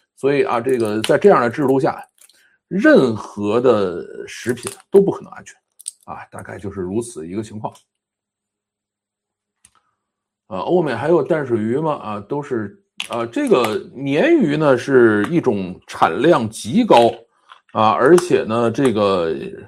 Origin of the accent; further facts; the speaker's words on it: Changzhou, Jiangsu, China; 我们小时候就是大户人家是会吃这个河豚的，因为我们家是常州人，